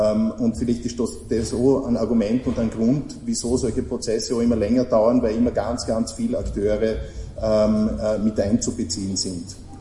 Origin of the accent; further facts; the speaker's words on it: Vorarlberg, Austria; ich bin ein Vorarlberger mit steirischem Migrationshintergrund.